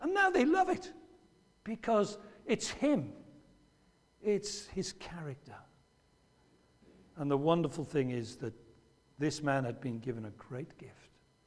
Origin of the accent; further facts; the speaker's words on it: England, United Kingdom; We're English or British. After all, we don't do a lot of leaping, do we?